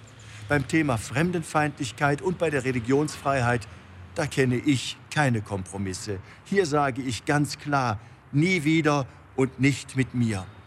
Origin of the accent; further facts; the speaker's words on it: Cologne, North Rhine-Westphalia, Germany; Ich schäme mich als Kölner für solche Vorfälle